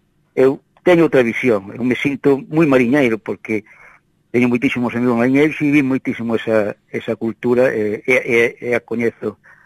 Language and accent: Galician; Galicia, Spain; sobre todo de onde son eu, da Costa da Morte.